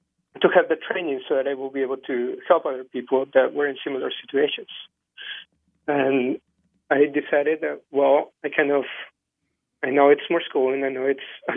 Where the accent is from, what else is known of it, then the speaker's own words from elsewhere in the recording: Texas, United States; now in Vermont, United States; I'm from Texas, so I basically did not know what winter meant.